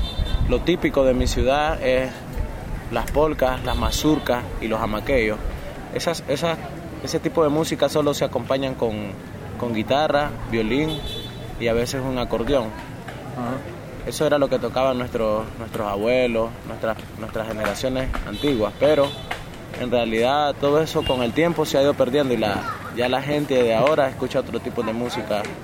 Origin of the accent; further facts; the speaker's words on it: Matagalpa, Nicaragua; Bueno, soy de Matagalpa, Nicaragua. Vivo en el barrio de La Chispa.